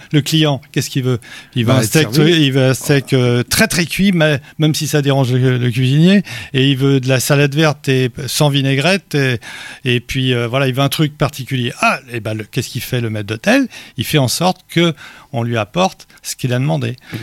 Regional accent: Trélévern, Brittany, France; Donc je viens de ma Bretagne plus profonde, encore plus, c'est plus à

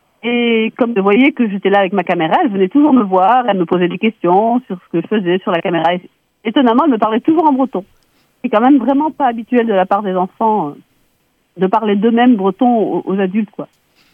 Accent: Algeria; born there; à l'époque où moi j'apprenais le breton, parce que je suis pas du tout bretonnante de naissance, je suis née en Algérie.

